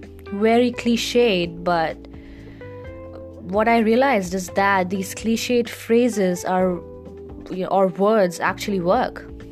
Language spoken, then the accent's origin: English; India; English is a second language; By the way, if you find my accent funny, well, letting you know, I'm an Indian, and well, I've gotten that a lot, so many people find my accent funny